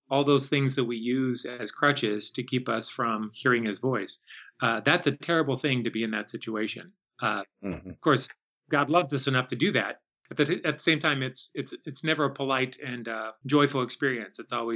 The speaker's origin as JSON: {"language": "English", "town": "Chicago", "region": "Illinois", "country": "United States", "tie": "born or raised there", "lives_now": "Washington, United States", "said": "I grew up in Chicago, in inner city Chicago, and now living in DC."}